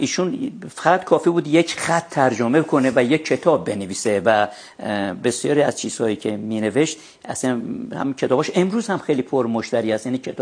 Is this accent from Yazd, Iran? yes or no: no; Tehran, Tehran Province, Iran; من متولد 1320 در تهران هستم. اینی که اصالتاً تهرانی هستیم نمیدونم، ولی حداقل نسل پدری و مادری من تا پدر و پدر بزرگم تا اونجا که من دیدم و دیدم ساکن تهران بودن.